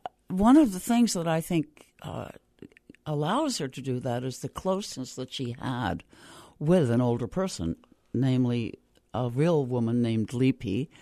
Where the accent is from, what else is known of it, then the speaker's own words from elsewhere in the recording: New York, United States; New York.